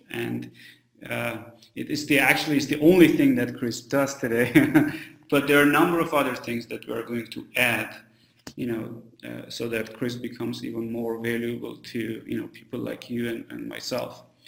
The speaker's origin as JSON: {"language": "English", "country": "Armenia", "also_born_or_lived": "Silicon Valley, United States", "said": "You know, and I'm from Armenia. I spent like 10 years in Silicon Valley working in different companies."}